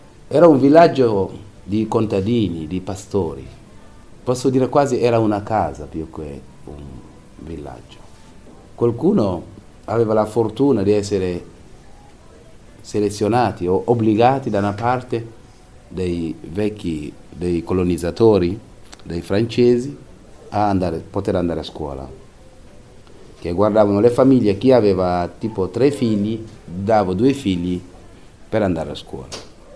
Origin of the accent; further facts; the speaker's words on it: Senegal; moved away as an adult; now in Italy; Sono nato in Senegal 40 anni fa, in un villaggio di 500 abitanti circa. All'epoca al villaggio c'era solo una casa fatta con i mattoni, il resto erano tutti capanne.